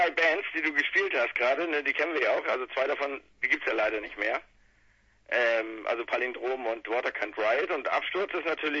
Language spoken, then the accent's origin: German; Weddingstedt, Schleswig-Holstein, Germany; Wir kommen eigentlich aus Weddingstedt, das ist richtig.